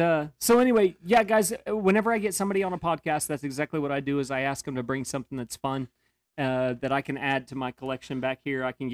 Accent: Oklahoma, United States; Yeah, well, I'm from Oklahoma. I'm a 20 minutes south.

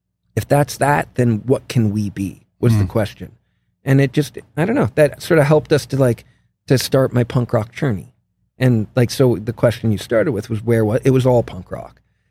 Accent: Ajax, Ontario, Canada; now in Manhattan, United States; living in this cool apartment in Manhattan. Like I'm from Ajax.

